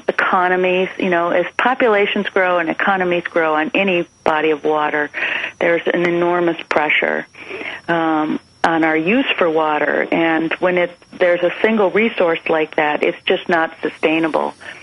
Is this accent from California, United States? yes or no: no; Minnesota, United States; You know, you and I come from Minnesota, and it's pretty healthy, and we live in a state, you know, we're known for our 10,000 lakes and 100,000 rivers and streams